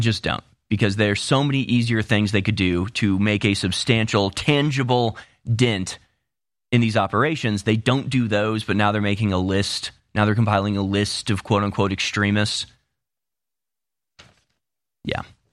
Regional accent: United States; And my first response, obviously, as an American, is to be like, do we need to come over there again?

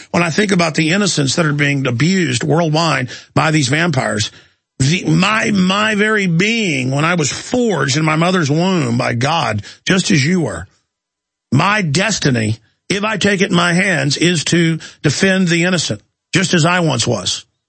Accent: Texas, United States; I mean, I'm from Texas, folks, and the mafia never did too good down here because people would rather die than be your slaves.

